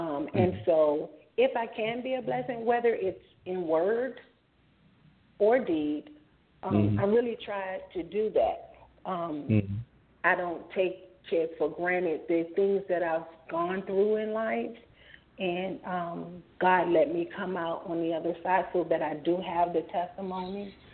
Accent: Richmond, Virginia, United States; And I'm from Richmond, Virginia, and she's here.

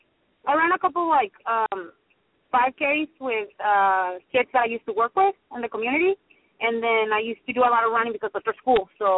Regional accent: Tijuana, Baja California, Mexico; But I'm from Tijuana, so like we're pretty Americanized, so we say Halloween.

